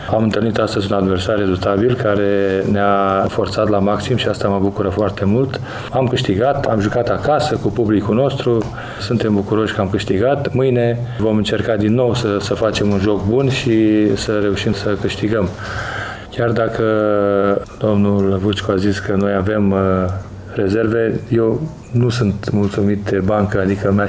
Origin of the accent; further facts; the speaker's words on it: Romania; Noi suntem antrenorii toți din România care muncim și încercăm să facem performanță oriunde ne-am afla.